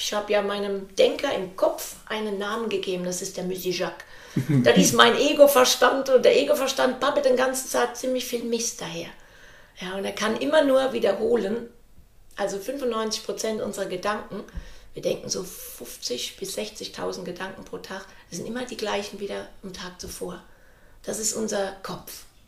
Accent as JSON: {"language": "German", "region": "Rhineland-Palatinate", "country": "Germany", "tie": "born there", "said": "Ich bin in der Pfalz geboren."}